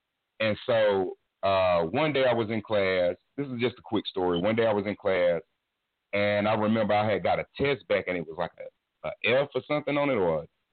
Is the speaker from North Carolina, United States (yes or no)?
yes; Raleigh, North Carolina, United States; And I'm from Raleigh, North Carolina. I'm 37 years old.